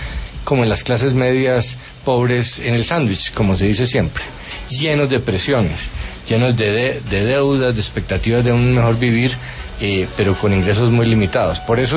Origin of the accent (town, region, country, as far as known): Colombia